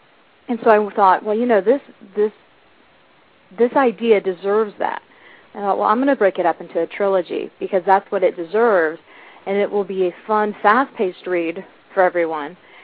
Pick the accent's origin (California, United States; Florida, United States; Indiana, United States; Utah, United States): Indiana, United States; And it's a night and day thing for me because I grew up in Indiana.